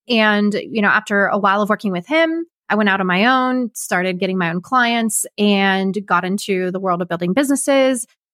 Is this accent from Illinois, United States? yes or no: no; Kansas, United States; I'm originally from Kansas, moved my life first to Ohio